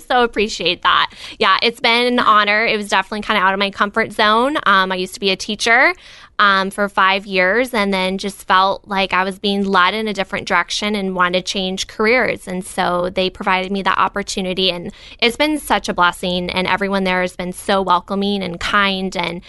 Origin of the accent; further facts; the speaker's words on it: Phoenix, Arizona, United States; now in Peoria, United States; So I was born here in Peoria and lived here for about 8 years. And then my family, we moved out to Phoenix, Arizona, and I lived out there for 14 years.